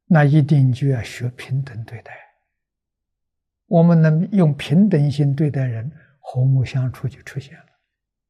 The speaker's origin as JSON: {"language": "Chinese", "country": "China", "said": "我们中国人叫和平，他讲平和啊"}